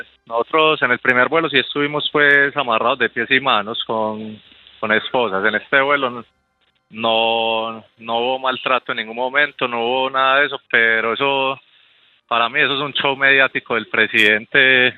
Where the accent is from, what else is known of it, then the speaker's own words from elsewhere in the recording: Colombia; ¿por qué no, siendo colombianos, no nos dejan aterrizar?